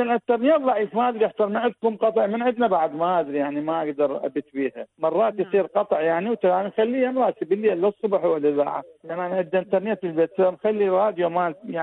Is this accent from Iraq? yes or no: yes; Iraq